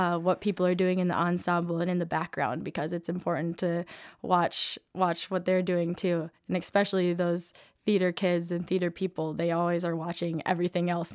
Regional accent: Elk Rapids, Michigan, United States; I'm from Elk Rapids, Michigan.

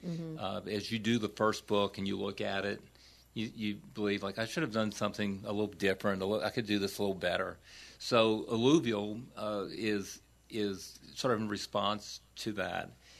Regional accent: Destrehan, Louisiana, United States; I grew up in Destraham, which is St. Charles Parish.

